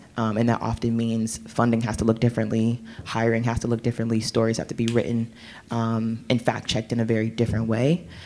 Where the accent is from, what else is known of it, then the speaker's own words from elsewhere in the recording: North Carolina, United States; I'm from North Carolina. It's my whole personality, so that's important to know.